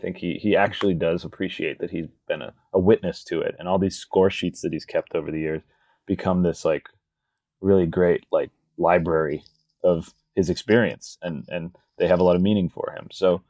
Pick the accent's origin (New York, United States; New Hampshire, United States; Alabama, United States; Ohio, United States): New Hampshire, United States; Nashua; But there was a guy in my hometown in Nashua, New Hampshire, named Franny.